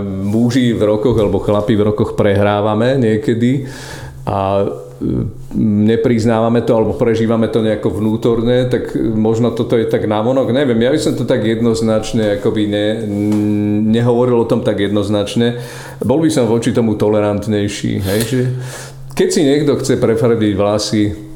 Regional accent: Spiš, Slovakia; ako sa hovorí u nás na Spíši

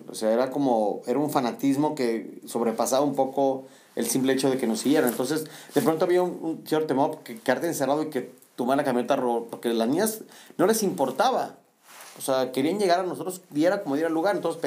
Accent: Mexico City, Mexico; now in Monterrey, Mexico; me imaginé terminar viviendo aquí en Monterrey. Me encantaba, pero nunca, como que nunca lo visualicé, nunca lo vi. Más, jamás me imaginé viviendo fuera de otra ciudad que no fuera la Ciudad de México.

